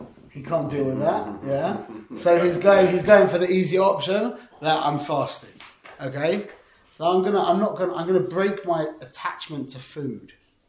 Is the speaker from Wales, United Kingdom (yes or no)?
no; London, United Kingdom; where I grew up in London